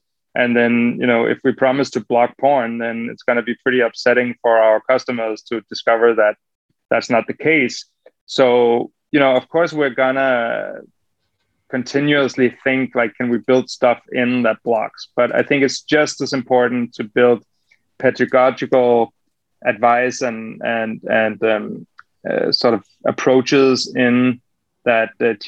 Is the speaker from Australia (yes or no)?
no; Denmark; English is a second language; like growing up in Denmark, you know, as a kid, you could buy alcohol anywhere.